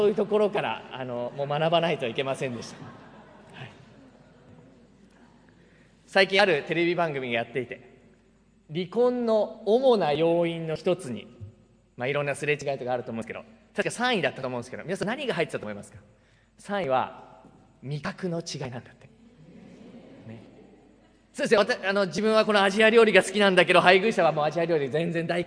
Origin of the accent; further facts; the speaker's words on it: Tohoku, Japan; born there; 私は東北生まれで全く親戚付き合いのあんまりない、父親は北海道出身で北海道から出てきた人だったので